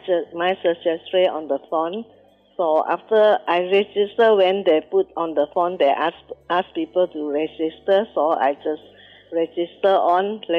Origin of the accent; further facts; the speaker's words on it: Kuching, Sarawak, Malaysia; also born or lived in Brunei; I'm from Kuching. Previously, from Brunei. But now, I'm back to Kuching for more than 30 years. I'm 83 now.